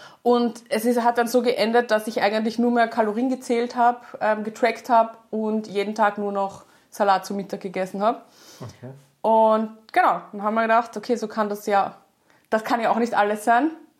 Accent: Vienna, Austria; now in Carinthia, Austria; Und ich komme ursprünglich ja aus Wien und bin durch dich vor 3 Jahren nach Kärnten gekommen. Wir sind hergezogen und haben dann eben das Studio eröffnet.

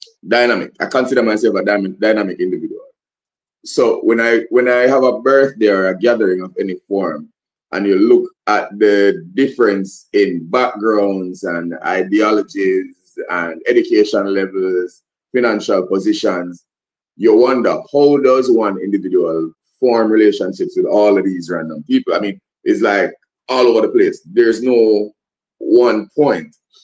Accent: Portmore, Saint Catherine, Jamaica; I grew up in Portmore.

